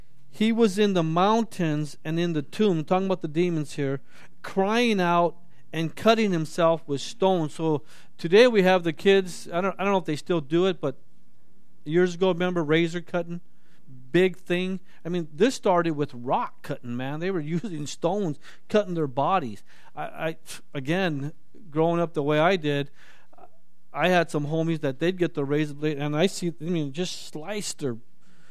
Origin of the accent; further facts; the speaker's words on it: Hollywood, California, United States; Well, I grew up in Hollywood.